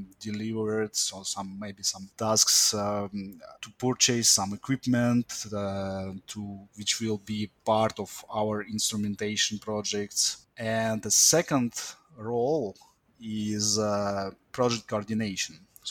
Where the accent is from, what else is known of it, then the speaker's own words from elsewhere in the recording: Moscow, Russia; I'm from Russia, from Moscow City. I graduated from Bauman Moscow State Technical University in 2006.